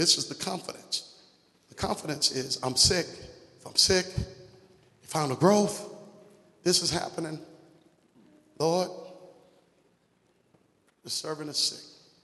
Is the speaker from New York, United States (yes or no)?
yes; Brooklyn, New York, United States; I grew up in Brooklyn. Yeah, I know I'm from Brooklyn.